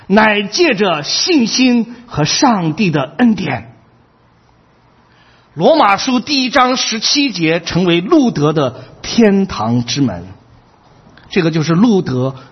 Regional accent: China; 我们中国人是为了世上的财富哈，我们是忍受一切啊。

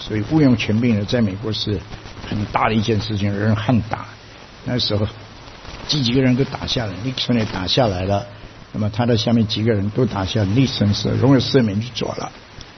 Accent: Fujian, China; 最后我们福建话叫做论

